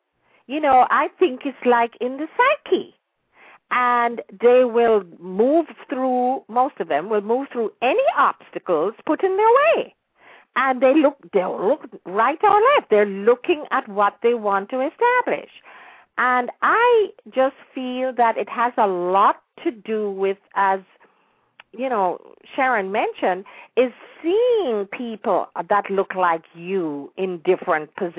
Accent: Jamaica; And in the days when I grew up in Jamaica

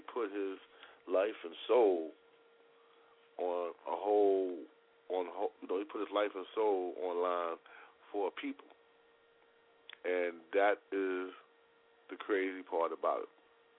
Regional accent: New York, United States; that's surprising because I'm from New York and I'm a Yankee fan

